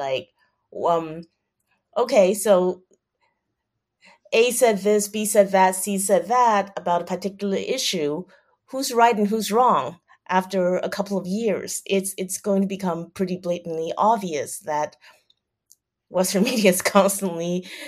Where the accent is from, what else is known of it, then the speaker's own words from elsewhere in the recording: Taiwan; also born or lived in United States; I would have said that I'm, a Chinese person, but I'm from Taiwan, not China.